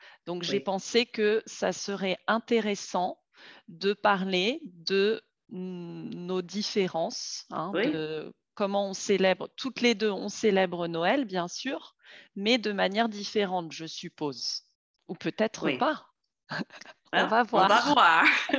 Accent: France; moi, je suis française et je suis française catholique

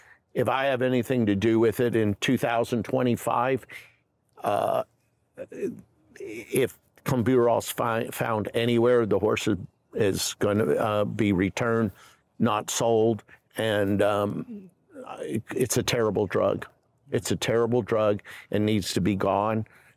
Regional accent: Indianapolis, Indiana, United States; born there; I do have three Canadian children that right. are there, but I was born in Indianapolis.

